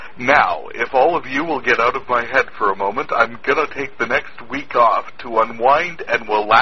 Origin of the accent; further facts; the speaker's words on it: North Dakota, United States; I am from North Dakota, where I've spent the last week getting Let's Murder Marsha up on the stage